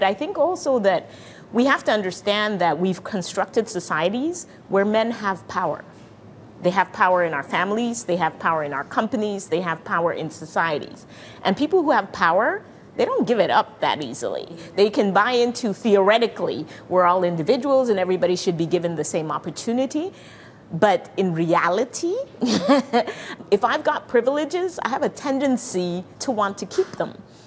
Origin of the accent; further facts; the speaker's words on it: Cameroon; I'm from Cameroon in Central Africa